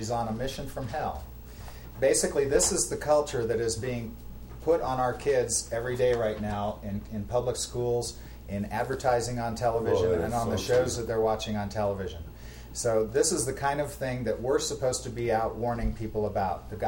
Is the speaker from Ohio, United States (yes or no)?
yes; Columbus, Ohio, United States; We grew up in Columbus, Ohio, where a prominent street downtown was called Gay Street